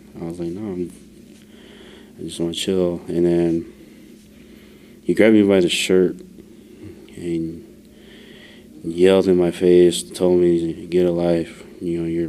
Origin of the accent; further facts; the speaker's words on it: Lapwai, Idaho, United States; I'm Nespers, I'm from Lapway, Idaho. Growing up, you know, I grew up in a domestic violent home.